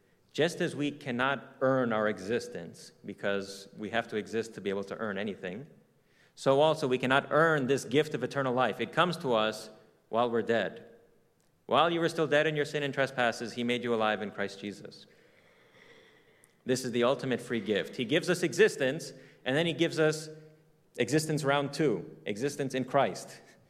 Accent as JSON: {"language": "English", "country": "United States", "tie": "born there", "said": "the fact that I was born in America, the fact that I speak two languages"}